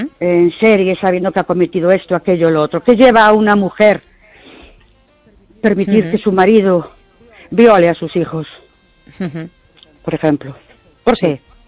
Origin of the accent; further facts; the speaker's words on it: Ourense, Galicia, Spain; de Orense.